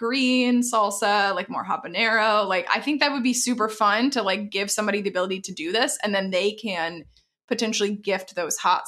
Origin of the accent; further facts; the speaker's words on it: Texas, United States; I'm from Texas originally. I love hot sauce.